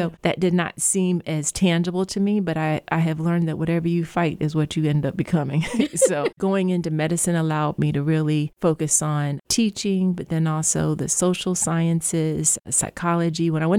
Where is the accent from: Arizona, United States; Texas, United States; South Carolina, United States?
Texas, United States; Houston; also born or lived in Charlottesville, Virginia; now in Springfield, United States; Sure. So I'm from Houston, Texas. I have been in Springfield for about 14 years, and it has become my home. Previously, I was in Charlottesville, Virginia at University of Virginia.